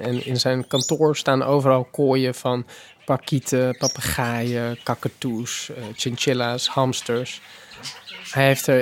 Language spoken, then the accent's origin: Dutch; Netherlands; ik kom uit Nederland